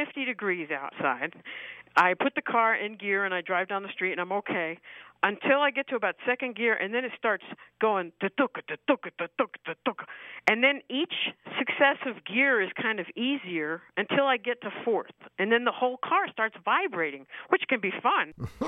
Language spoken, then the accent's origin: English; Taos, New Mexico, United States; Taos, New Mexico.